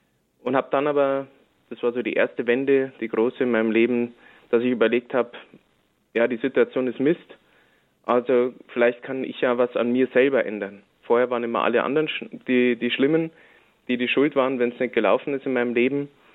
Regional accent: Bavaria, Germany; Also ich komme aus Bayern, aus der Nähe von Ingolstadt und bin da zwar in einem kleinen Wallfahrtsort aufgewachsen

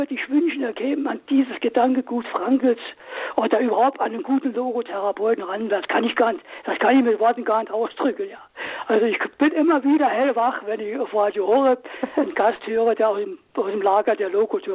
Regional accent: Saarland, Germany; ich komme aus dem Kohle, aus dem Bergmannsmilieu des Saarlandes.

